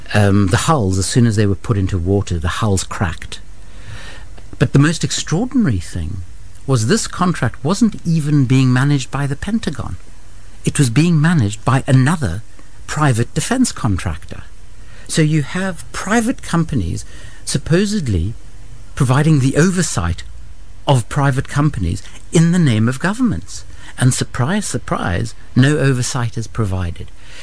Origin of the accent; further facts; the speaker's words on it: South Africa; because of my background as a South African, I tend to focus on the African continent